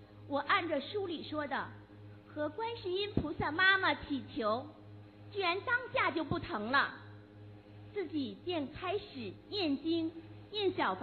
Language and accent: Chinese; Beijing, China; 我是来自北京的